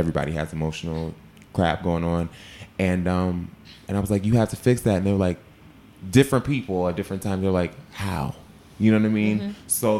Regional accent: Ohio, United States; I'm from Ohio

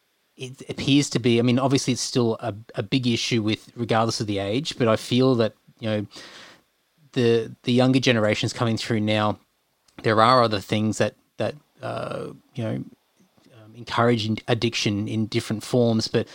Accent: Australia; It's been celebrated as part of our culture of, you know, being Australian, you know, having a punt and whatever that looks like in its own form.

